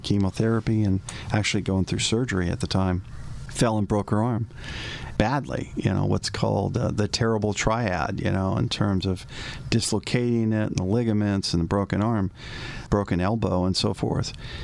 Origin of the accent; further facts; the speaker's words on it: Glendale, California, United States; We grew up in Glendale, and in Glendale there are many brush fires and up in the hills, and we were in Shoal Canyon, if anyone knows where that is, and where my parents lived and where I grew up.